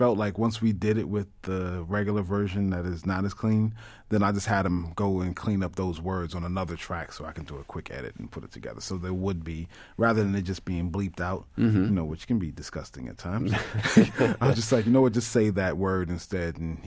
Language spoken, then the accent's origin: English; New York, United States; I remember the time growing up in New York in the Ed Koch era when it was I Love New York